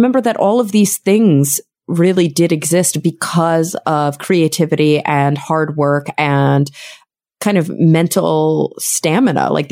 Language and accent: English; Texas, United States; now in Los Angeles, United States